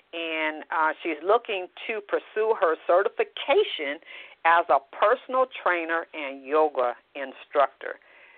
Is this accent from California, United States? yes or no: yes; Los Angeles, California, United States; I say you guys because I'm from the West Coast, from L.A., and that's just how we roll there with our lingo.